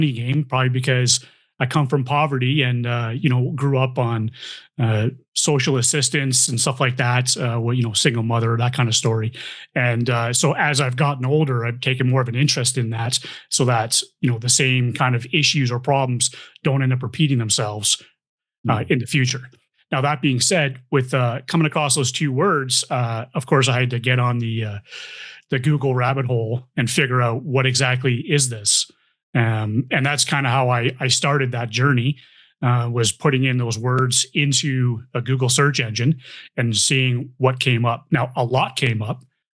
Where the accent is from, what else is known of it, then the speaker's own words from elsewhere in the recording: Toronto, Ontario, Canada; So, I'm in the East Coast now. I was born and raised in Toronto. That's where I grew up. I spent most of my youth there.